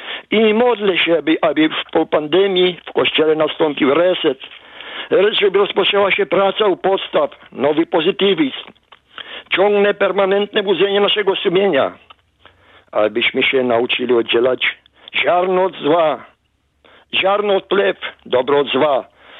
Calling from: Łomża, Podlaskie Voivodeship, Poland; z Łomży, z domowego kościoła.

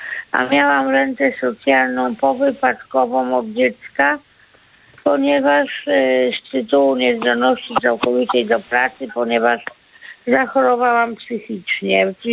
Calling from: Kuyavian-Pomeranian Voivodeship, Poland; z Kujawsko-Pomorskiego, okolice Włocławka.

